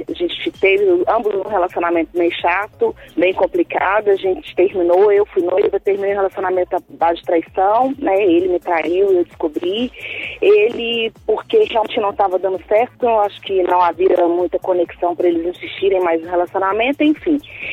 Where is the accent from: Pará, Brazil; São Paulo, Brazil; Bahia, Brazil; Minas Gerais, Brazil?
Minas Gerais, Brazil; Contagem; Então, eu sou de Contagem. No momento eu tô em Betim, que eu trabalho um pouquinho longe de casa, mas eu sou de Contagem.